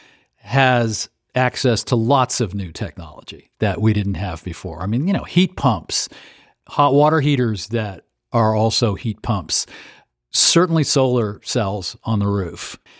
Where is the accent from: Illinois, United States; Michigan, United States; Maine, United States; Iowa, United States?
Maine, United States; Waterville; Maine, my hometown of Waterville, had two outrageous floods last year.